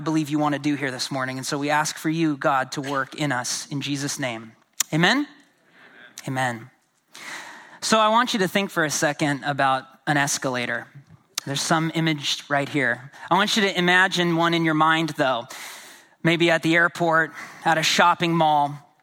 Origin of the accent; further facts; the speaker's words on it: Portland, Oregon, United States; I am born and raised in Southeast Portland in the city, and was doing ministry here, got married here